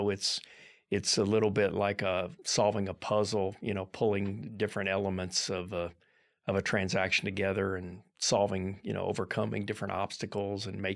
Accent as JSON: {"language": "English", "town": "Lexington", "region": "Kentucky", "country": "United States", "tie": "born or raised there", "said": "And I grew up here in Lexington. I grew up over in Meadowthorpe, went to Lafayette, went to UK Law School"}